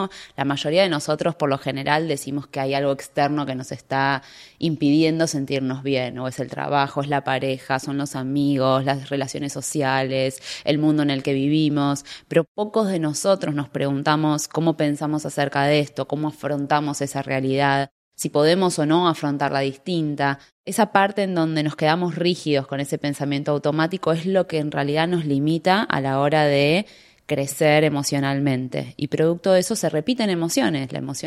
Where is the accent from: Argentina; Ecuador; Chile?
Argentina; Buenos Aires; now in Miami, United States